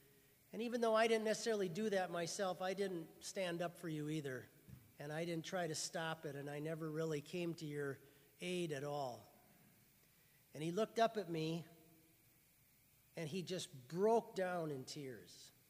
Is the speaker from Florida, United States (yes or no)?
no; Mankato, Minnesota, United States; When I was 35, I came back and moved back here to my hometown. I moved back to Mankato.